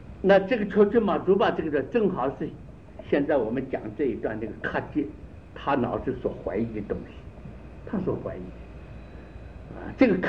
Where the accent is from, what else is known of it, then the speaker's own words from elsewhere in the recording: China; 这我们中国人犯这个毛病啊